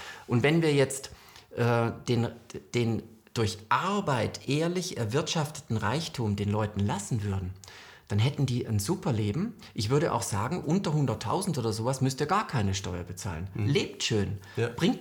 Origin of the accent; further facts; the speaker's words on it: Southern Germany, Germany; Ich komme ja aus Süddeutschland